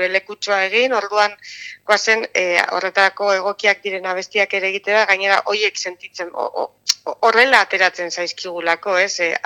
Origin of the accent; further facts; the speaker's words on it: Basque Country, Spain; Durangaldekoa gara